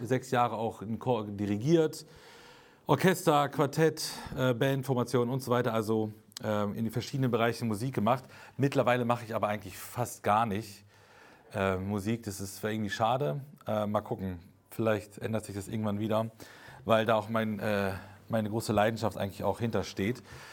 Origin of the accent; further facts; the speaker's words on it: Espelkamp, North Rhine-Westphalia, Germany; Genau, ich komme aus Espelkamp.